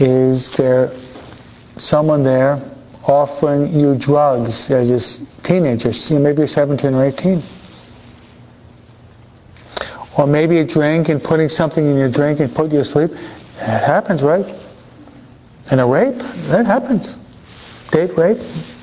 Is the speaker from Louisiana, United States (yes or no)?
no; New York, United States; now in California, United States; Thinking as a child, end up in California? I'm a New Yorker.